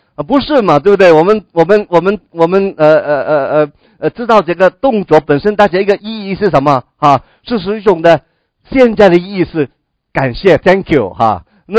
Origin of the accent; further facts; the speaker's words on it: Guangdong, China; 你知道我们广东人哈，你不晓得你有没有哈，北方有没有这样的规矩，我们广东人呢去饮茶的时候哈